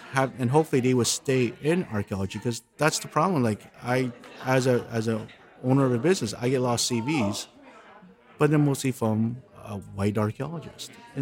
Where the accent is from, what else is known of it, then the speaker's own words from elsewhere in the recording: Calgary, Alberta, Canada; I come from Calgary.